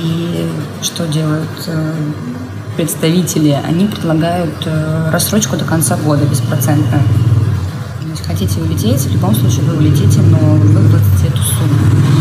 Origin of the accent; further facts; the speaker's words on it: Belarus; Ребят пока домой не собираются, но я из Белоруссии. Очень хочется уже домой.